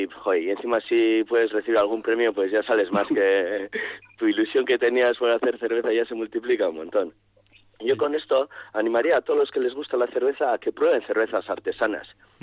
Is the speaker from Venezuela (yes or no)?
no; Mungia, Basque Country, Spain; yo soy de Munguía, en Munguía también